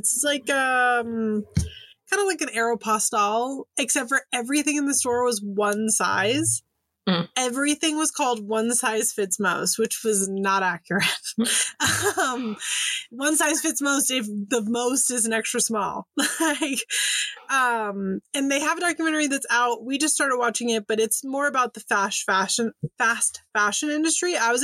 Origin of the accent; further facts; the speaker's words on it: San Francisco, California, United States; I'm from San Francisco, and there's a Buffalo Exchange on Haight Street in San Francisco